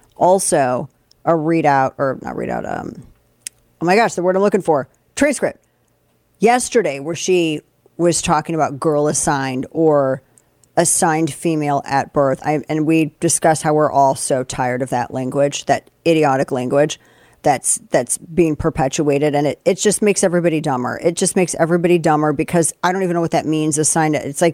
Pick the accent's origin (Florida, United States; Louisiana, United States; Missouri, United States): Missouri, United States; St. Louis; I grew up in St. Louis. We had like a football team for a little bit when I was little bitty, and then we didn't for a while.